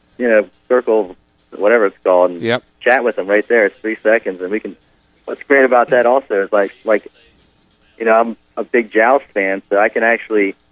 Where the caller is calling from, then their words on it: Philadelphia, Pennsylvania, United States; I'm from Philadelphia, Pennsylvania.